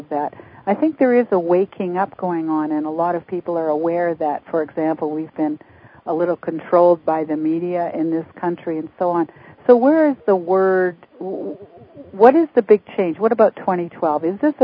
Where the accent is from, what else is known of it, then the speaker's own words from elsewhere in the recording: Canada; now in United States; I'm not an American. I'm a Canadian.